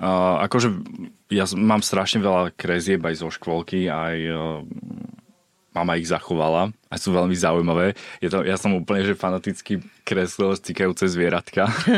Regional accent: Bratislava, Bratislava Region, Slovakia; A vlastne vyrastal som v Bratislave, ale mal som babku vlastne v Polnom Kesove.

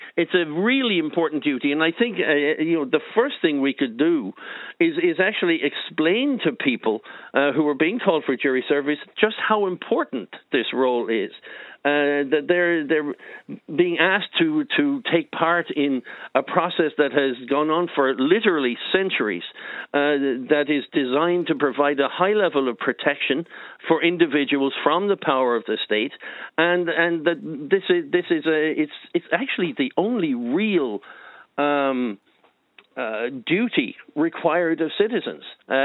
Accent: Ennis, Munster, Ireland; I was called for jury service in my hometown in Ennis

